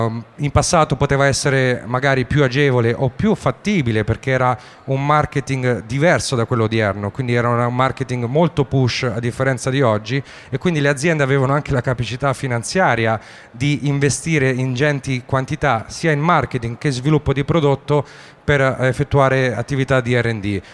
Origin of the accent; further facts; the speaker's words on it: Ancona, Marche, Italy; Io ho voluto importare, sono di Ancona, non ve l'ho detto prima, ho voluto importare nelle Marche questo format